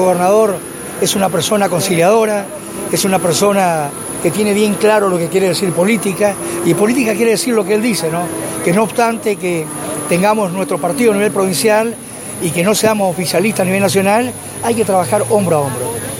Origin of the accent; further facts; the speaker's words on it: Argentina; porque somos todos argentinos